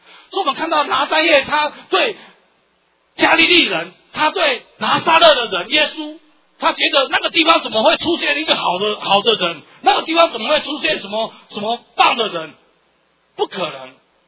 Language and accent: Chinese; Taiwan; 我也常在想，台湾，我们曾几何时我们都在讲我们的母语，对不对？